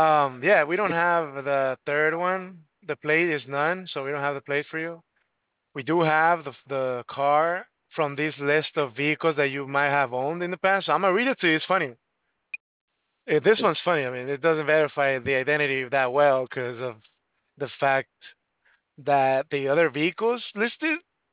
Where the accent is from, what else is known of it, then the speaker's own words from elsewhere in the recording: California, United States; now in Newport, United States; I grew up in Orange County, though, like it's close by, so that's why I said that.